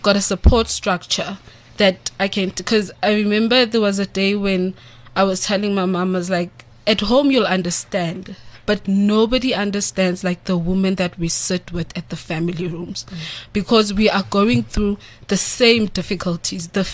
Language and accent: English; Orange Farm, Gauteng, South Africa; Because I'm from Orange Farm.